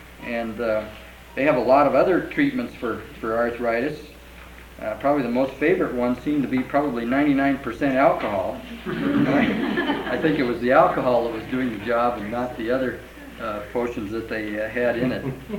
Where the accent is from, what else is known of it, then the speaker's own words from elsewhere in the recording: Spokane, Washington, United States; I'm a physician from Spokane, Washington